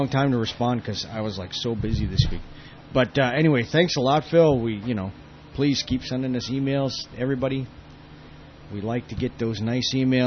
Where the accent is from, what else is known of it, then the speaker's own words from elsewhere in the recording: Manchester, North West England, United Kingdom; I hope I'm getting Warall right. I'm pretty sure I got Phil down, though. I'm from Manchester, England.